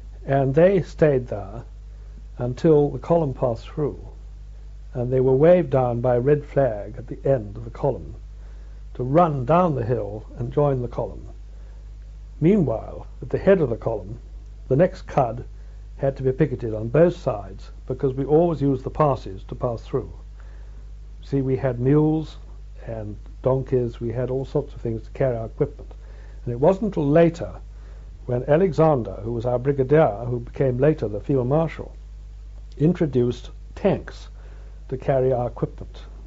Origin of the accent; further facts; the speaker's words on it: England, United Kingdom; Now, this rather astounded me, being an Englishman.